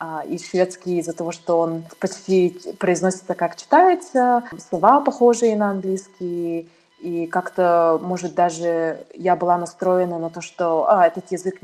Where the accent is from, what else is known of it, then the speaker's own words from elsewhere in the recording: Yakutsk, Sakha Republic, Russia; now in Sweden; Из-за того, что я выросла в Якутске, у нас большая семья